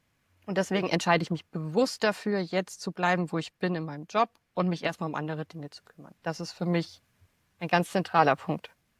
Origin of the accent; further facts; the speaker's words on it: Rhineland-Palatinate, Germany; born there; now in Hamburg, Germany; ich lebe im wunderschönen Hamburg. Gebürtig komme ich aus Rheinland-Pfalz.